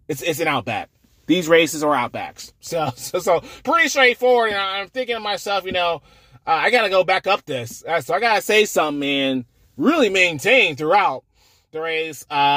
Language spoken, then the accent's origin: English; Manhattan, Kansas, United States; we're from Manhattan, Kansas, right?